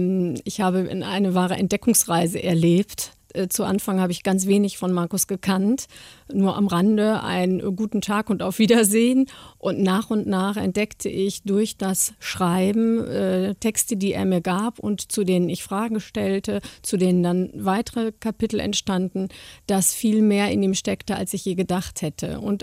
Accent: Cologne, North Rhine-Westphalia, Germany; ich komme aus Köln

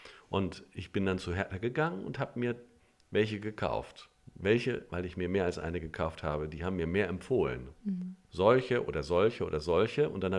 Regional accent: Göttingen, Lower Saxony, Germany; gibt es das in Göttingen auch, meine Heimatstadt, gibt es das in Göttingen auch?

